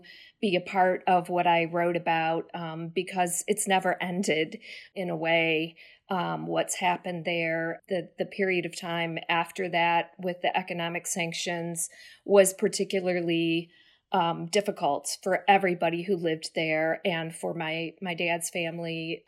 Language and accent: English; Detroit, Michigan, United States; I grew up in Detroit and in an area that did not have a lot of Arabs. And for sure, we were the only Arab on our block.